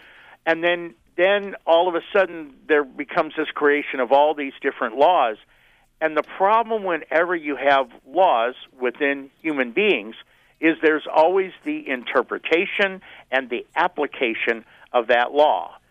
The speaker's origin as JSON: {"language": "English", "region": "Missouri", "country": "United States", "said": "You know, I'm from Missouri, which is called the Show Me State."}